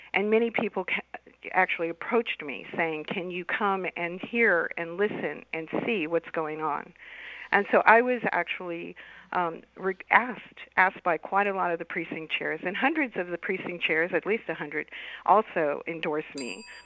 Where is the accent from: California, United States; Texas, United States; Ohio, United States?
Texas, United States; San Antonio; moved away as an adult; I was born in San Antonio, grew up in the Jefferson neighborhood, graduated from Jefferson High School, started architecture at SAC, and then graduated from the University of Houston in environmental design. I moved to New York